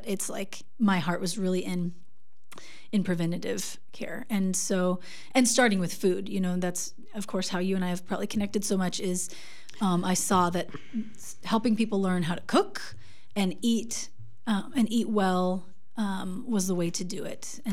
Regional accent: Kansas City, Missouri, United States; also born or lived in Portland, United States; That's where I'm from. Yeah, I moved here from Portland, Oregon, but originally from Kansas City.

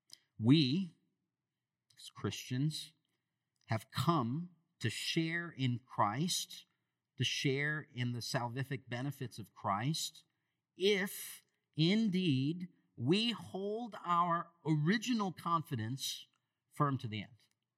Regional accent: East Lansing, Michigan, United States; growing up in East Lansing, Michigan, I would spend summers on the lake

